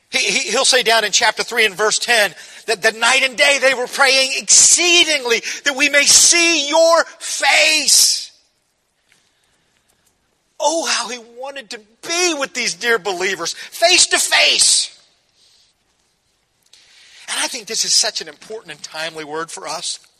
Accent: the South, United States; I'm from the South, and people used to just drop by. I don't think you ever dropped by up here, but we did down there.

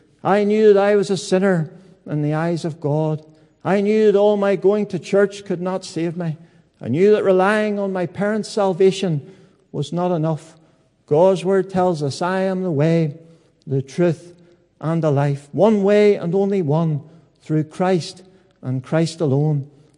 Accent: Newtownards, Northern Ireland, United Kingdom; born there; I was born in Newton Ards and was the youngest of three. I had two older sisters and lived on a farm.

